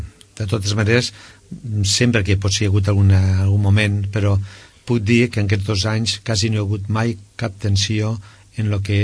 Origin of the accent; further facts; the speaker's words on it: Tragó de Noguera, Catalonia, Spain; born there; Vaig néixer en un poble que no existeix.